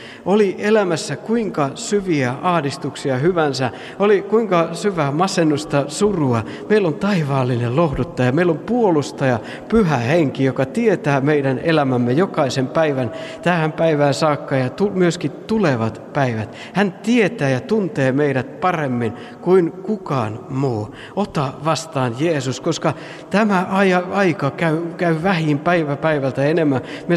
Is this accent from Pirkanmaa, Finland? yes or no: yes; Tampere, Pirkanmaa, Finland; minä olen Tampereelta kotoisin ja on siellä saanut kasvaa ja peruskoulut käydä ja sitten Forssassa löytyy tämä opiskelupaikka, Tammela.